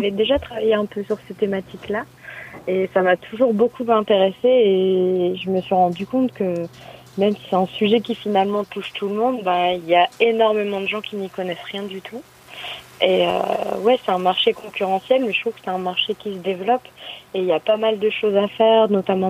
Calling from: Lille, Hauts-de-France, France; Je suis à Lille.

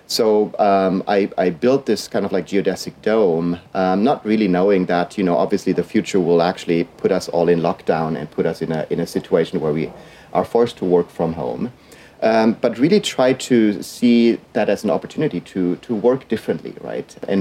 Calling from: California, United States; I'm joining you today from my geodesic dome in our little forest here in the Santa Cruz Mountains.

